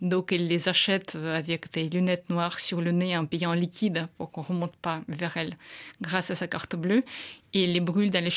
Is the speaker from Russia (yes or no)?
yes; Russia; French is a second language; En grandissant en Russie, j'étais passionnée de littérature française